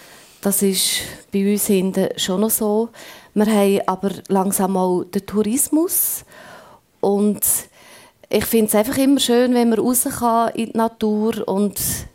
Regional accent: Bramboden, Lucerne, Switzerland; Also ich bin in Bramboden aufgewachsen. Bramboden ist ein ganz kleines Dorf. Es gehört zu der Gemeinde Romos, liegt am Fuß vom Napf und ist zmitzt in der UNESCO-Biosphäre Entlebuch.

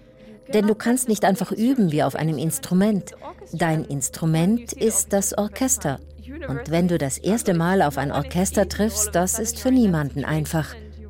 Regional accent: Lugano, Ticino, Switzerland; in Lugano, meiner Heimatstadt.

